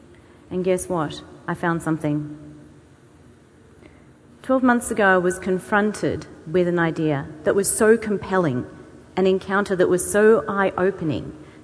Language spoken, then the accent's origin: English; Australia; now in Beijing, China; I am from Australia. I don't live here anymore. I moved 6 years ago from the UK, where I was living at the time, to Beijing